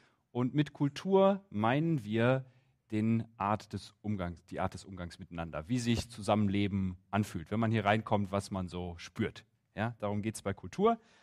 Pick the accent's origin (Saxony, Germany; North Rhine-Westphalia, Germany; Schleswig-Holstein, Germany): North Rhine-Westphalia, Germany; Wuppertal; Ich habe die in Wuppertal gemacht, wo ich herkomme. Wuppertal ist ein Ort mit sehr vielen Bergen.